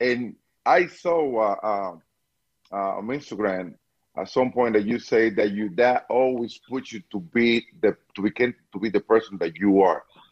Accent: Dominican Republic; now in United States; I'm from the Dominican Republic, and I like the American way to teach human beings how to grow up, to be honest with you.

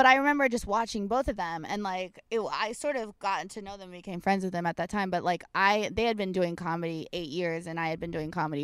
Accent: California, United States; when I finally got to New York, like I grew up so sheltered in Orange County.

